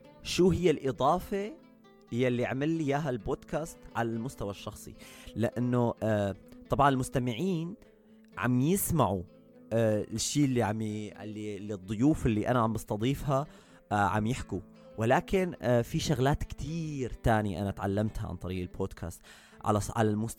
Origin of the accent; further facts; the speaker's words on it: Syria; now in Germany; وأنا شخص كنت بسوريا بمدينتي كنت أشتغل بمجال الإلكتروني، بمجال بيع وصيانة الأجهزة المحمولة والحواسب